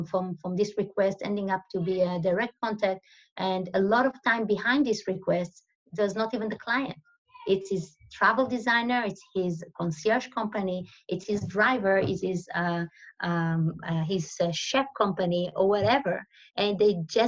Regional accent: Israel; moved away as an adult; now in Switzerland; I'm originally from Israel

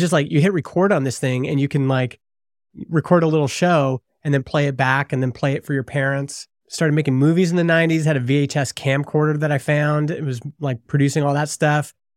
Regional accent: Alberta, Canada; I grew up in Alberta.

